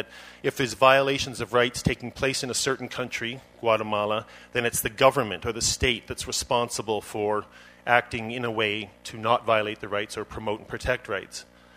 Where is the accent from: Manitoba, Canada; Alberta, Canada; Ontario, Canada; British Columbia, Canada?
Ontario, Canada; Toronto; I'm from Toronto and did my undergrad in development studies, Latin American studies at Guelph, and then did my law degree at Ottawa University.